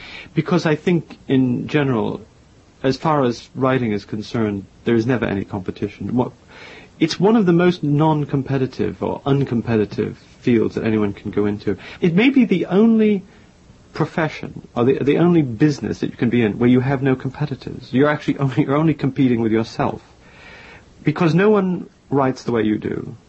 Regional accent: Massachusetts, United States; I'm actually from Massachusetts. I was raised there, educated there, and I really was. I'm a native son of Massachusetts

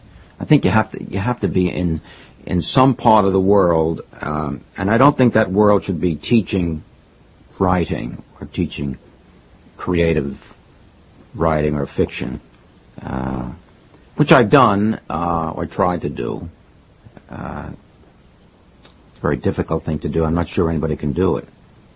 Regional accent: Brooklyn, New York, United States; also born or lived in Queens; now in Manhattan, United States; I was born in Brooklyn, lived in Queens for a while, joined the Army, and when I came back, I have lived in Manhattan ever since.

